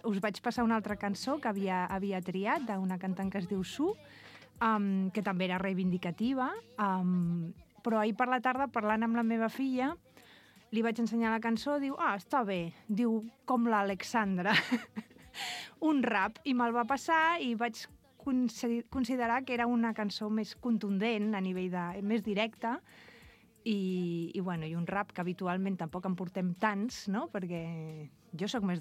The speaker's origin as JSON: {"language": "Catalan", "town": "Barcelona", "region": "Catalonia", "country": "Spain", "lives_now": "Vilafranca, Spain", "said": "jo en principi pensava fer exercir la meva professió a Barcelona, que és la ciutat d'on soc, no?"}